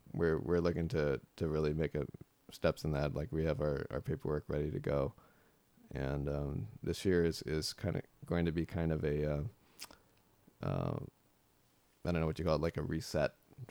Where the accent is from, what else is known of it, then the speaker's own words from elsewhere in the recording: Seattle, Washington, United States; maybe up to my hometown in Seattle.